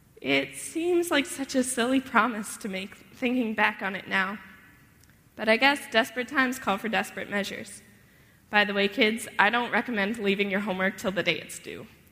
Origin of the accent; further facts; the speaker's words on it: Nashville, Tennessee, United States; also born or lived in Knoxville, Tennessee / Hudson, Ohio; I was born in Knoxville, Tennessee on October 16, 1997. I moved to Hudson, Ohio, where my little brother Travis was born, and moved back to Nashville, Tennessee when I was about 2 years old.